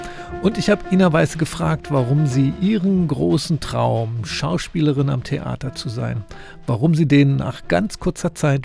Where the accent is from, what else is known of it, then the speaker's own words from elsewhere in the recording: Brandenburg, Germany; Mir als Brandenburger wird dann gleich ganz warm ums Herz